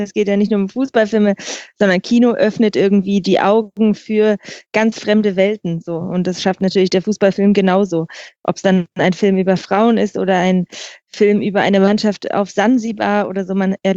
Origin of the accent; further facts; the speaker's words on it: Bremen, Germany; ich komme aus Bremen